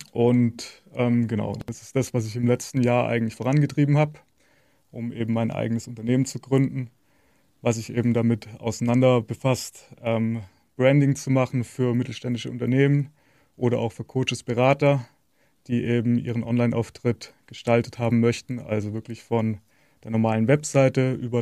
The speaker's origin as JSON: {"language": "German", "town": "Geisingen", "region": "Baden-Württemberg", "country": "Germany", "lives_now": "Freiburg, Germany", "said": "Momentan wohne ich in Freiburg. Ursprünglich komme ich aus Geising, das ist auch nicht so weit von Schaffhausen."}